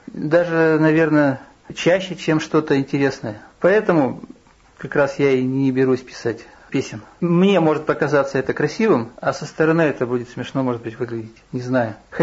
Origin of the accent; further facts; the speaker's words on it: Yekaterinburg, Sverdlovsk Oblast, Russia; now in Kirov, Russia; А потом, когда уже приехал сюда в Киров, я из Екатеринбурга вообще-то приехал сюда.